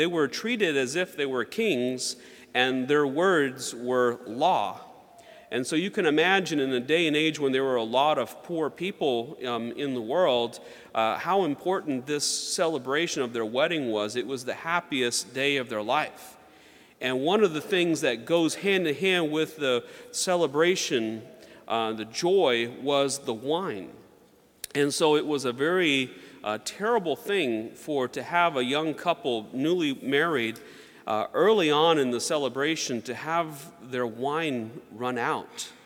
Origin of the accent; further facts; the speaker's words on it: North Carolina, United States; When I grew up down in the South, North Carolina, I had a lot of friends that were Baptist